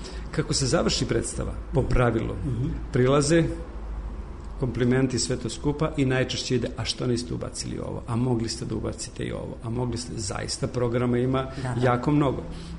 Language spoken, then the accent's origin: Serbian; Serbia; da mi kao Srbi koji smo poslednji ušli u Evropsku uniju